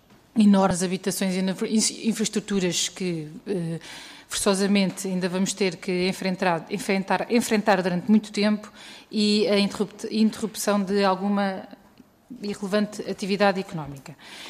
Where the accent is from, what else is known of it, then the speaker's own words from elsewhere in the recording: Leiria, Portugal; eu também sou de Leiria